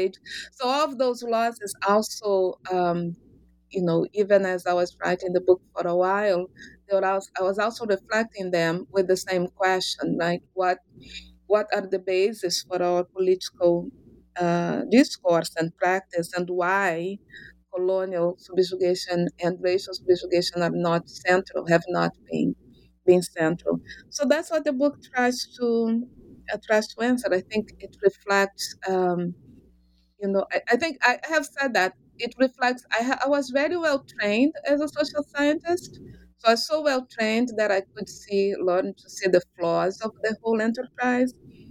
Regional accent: Rio de Janeiro, Brazil; I am originally from Brazil, from Rio de Janeiro.

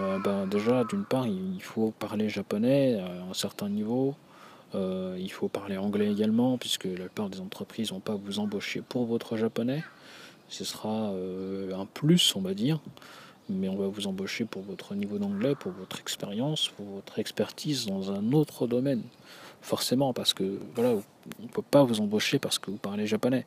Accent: France; nous, en tant que Français et francophones, on a une chance énorme

